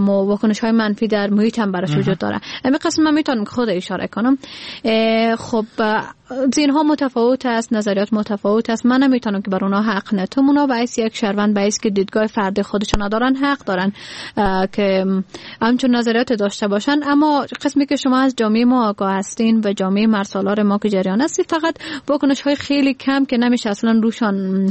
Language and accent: Persian; Badakhshan, Afghanistan; من در بدخشان متولد شدیم و زادگاهم بدخشان است.